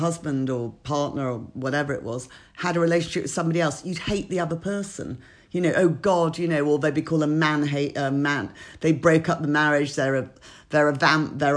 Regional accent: United Kingdom; we're not the strip off and run around confident type, you know, we are literally, British pe

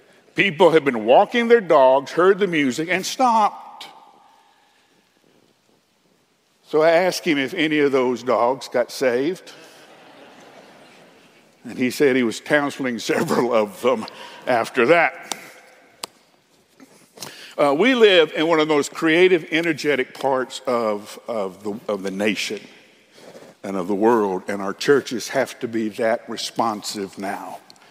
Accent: Huntsville, Alabama, United States; When I was a kid in Huntsville, Alabama, growing up in Rocket City, space was important to us.

